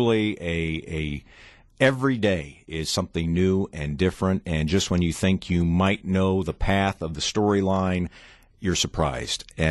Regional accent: Delaware, United States; I grew up, you and I were talking earlier, I grew up in Delaware. At least part of my childhood was spent in Delaware.

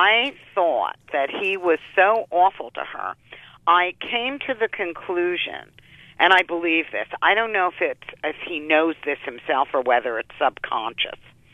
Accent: New York, United States; People forgot. I'm from New York, okay? I remember when Clinton ran for the Senate in 2000. And I'm from upstate New York now.

